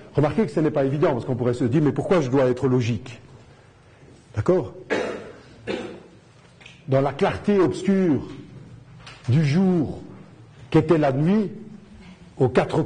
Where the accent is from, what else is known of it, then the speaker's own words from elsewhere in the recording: Belgium; Puisque je suis belge, sûrement je dois faire des belgicismes sans m'en rendre compte